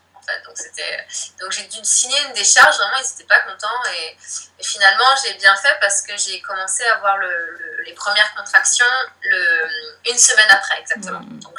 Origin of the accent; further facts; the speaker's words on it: Brittany, France; also born or lived in Russia; Et moi je suis de Bretagne d'origine. Et là je suis revenue en Bretagne depuis à peu près 2 ans.